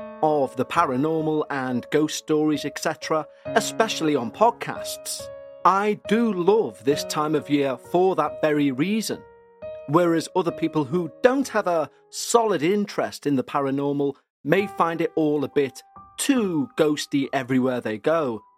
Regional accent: East Coast, United States; I'm from the East Coast of the US, but I went to college in the Midwest, several hundred miles away from home.

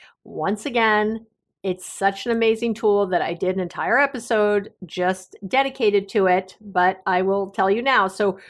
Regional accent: New York City, New York, United States; You know, growing up in New York City, traffic is, I don't mind traffic.

